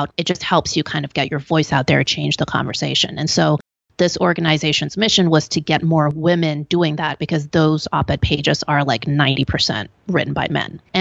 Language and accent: English; Hong Kong; born there; also born or lived in Belgium; So I have a pretty international background. I was born in Hong Kong. My father was Belgian. My mother is Hong Kong Chinese. But we moved around quite a bit because of my father's job.